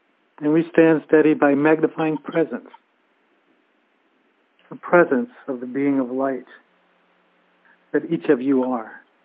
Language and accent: English; San Diego, California, United States; I'm from San Diego.